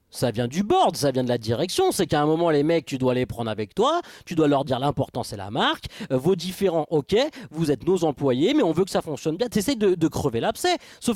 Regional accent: France; Enfin, j'imagine qu'en tant que Français, on a tous vibré

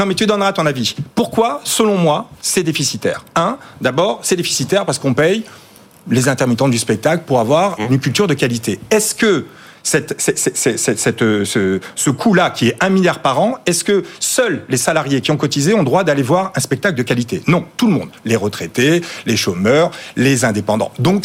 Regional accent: Canada; je suis canadien et américain

